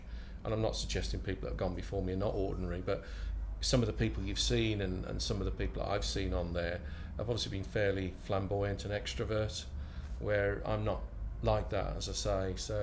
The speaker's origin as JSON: {"language": "English", "town": "Birmingham", "region": "West Midlands", "country": "United Kingdom", "tie": "born or raised there", "said": "I grew up in Birmingham, born and bred, and quite proud of the fact."}